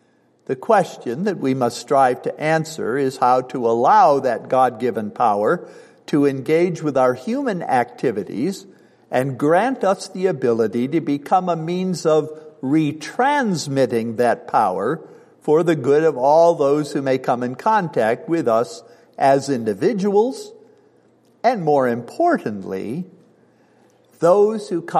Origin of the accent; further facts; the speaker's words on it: Bradford, Pennsylvania, United States; I grew up in Pennsylvania oil country. My hometown of Bradford, Pennsylvania, is known as the high-grade oil metropolis of the world.